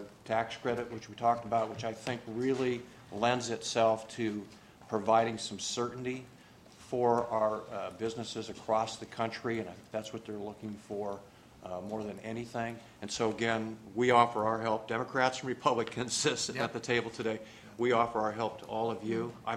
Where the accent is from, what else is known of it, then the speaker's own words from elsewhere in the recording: Washington, United States; I'm from Washington State.